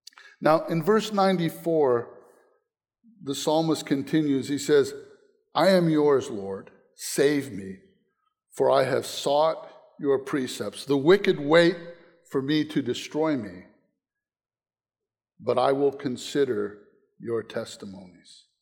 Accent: Northeast, United States; I can remember growing up in the Northeast, and we had this hunting cabin

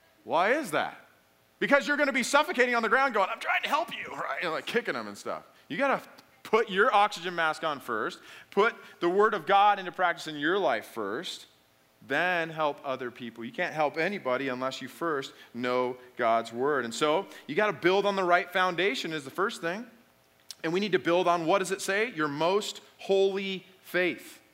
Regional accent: Alaska, United States; I grew up in Alaska. I remember waiting at the bus stop. It was like 40 below zero.

